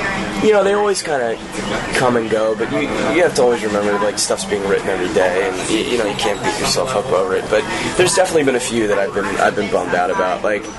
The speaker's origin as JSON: {"language": "English", "region": "Pennsylvania", "country": "United States", "said": "I'm originally from right outside Philadelphia."}